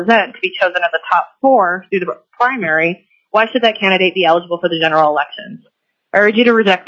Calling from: Anchorage, Alaska, United States; I'm calling in from Anchorage, House District 17.

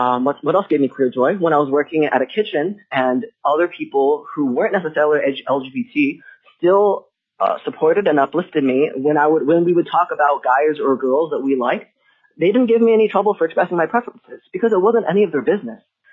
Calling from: Anchorage, Alaska, United States; I'm coming from Anchorage, Alaska.

